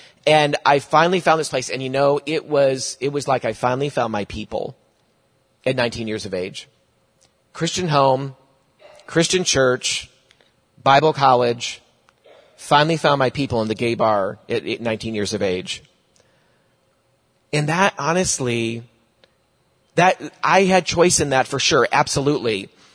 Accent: New York, United States; In my mid-30s, God finally brought me to a church in upstate New York, back in my hometown, where I swore I'd never go back to again

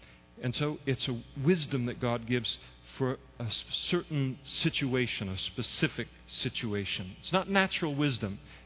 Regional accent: Napa, California, United States; in Napa, which is my hometown

